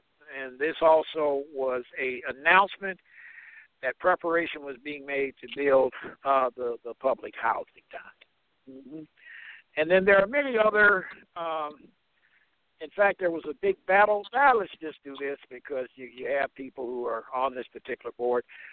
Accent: Kansas City, United States; Roy Wilkins, actually out of my hometown of Kansas City.

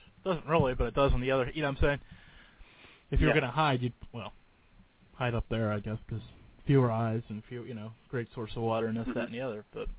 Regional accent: Franklin, Pennsylvania, United States; I'm from Franklin. He's from Erie, so we're probably an hour and a half apart

